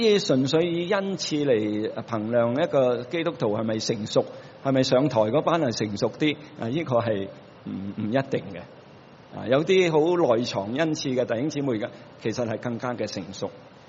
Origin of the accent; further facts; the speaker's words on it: China; 就是说我们中国人的讲法贫贱不能移，富贵不能淫，贫贱不能移。